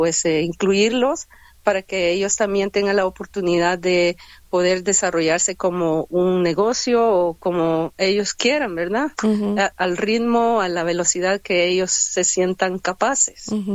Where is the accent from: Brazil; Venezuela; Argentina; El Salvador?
El Salvador; viene de El Salvador, de donde soy yo